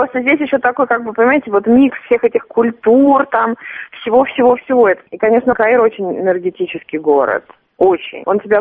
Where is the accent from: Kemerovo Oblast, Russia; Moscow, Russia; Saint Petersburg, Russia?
Saint Petersburg, Russia; Не знаю, потому что я из Петербурга.